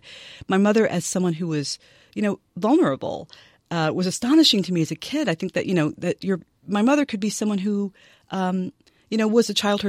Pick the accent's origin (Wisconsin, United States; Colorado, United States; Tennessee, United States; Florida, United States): Tennessee, United States; Nashville; I grew up in Nashville, Tennessee. And, you know, my parents were my father is an immigrant from Trinidad.